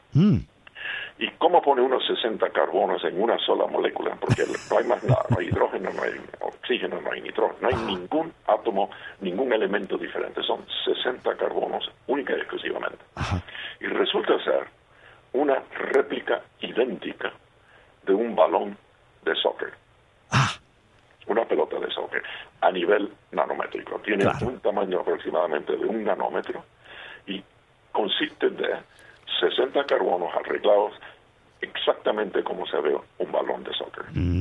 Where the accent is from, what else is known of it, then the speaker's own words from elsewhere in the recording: Cuba; now in Puerto Rico; yo tenía y sigo teniendo muchas memorias de mi niñez en Cuba también.